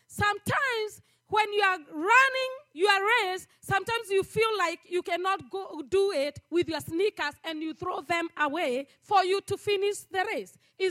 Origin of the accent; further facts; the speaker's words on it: Kenya; When we think about the race, I know we come from Kenya. Hallelujah. I know we are the best runners.